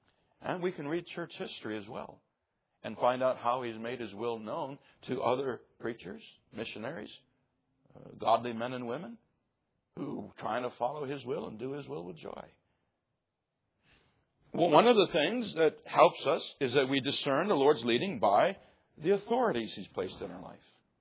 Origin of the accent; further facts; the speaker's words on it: Michigan, United States; Let my name go forward to be a pastor in what would be my hometown in Michigan.